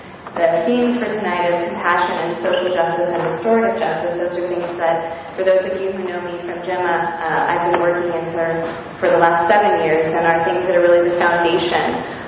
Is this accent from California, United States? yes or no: yes; California, United States; I grew up in the East Bay. I came to UCSB